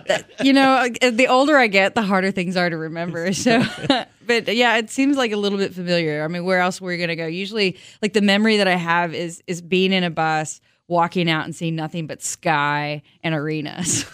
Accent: Chinook, Kansas, United States; that reminded me a lot of growing up in Chinook, Kansas, just a little bit down I-29 here, and just reminded me of the Neosho River where I grew up.

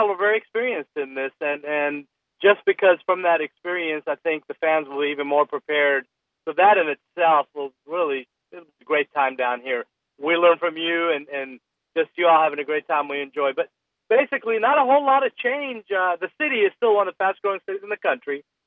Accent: Frisco, Texas, United States; So they, you know, I tell them I'm from Frisco. They say, "Where's that at?"

